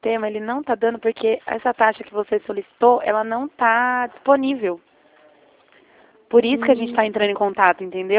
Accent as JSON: {"language": "Portuguese", "town": "Atibaia", "region": "São Paulo", "country": "Brazil", "said": "A gente é de Atibaia. Você conhece Atibaia?"}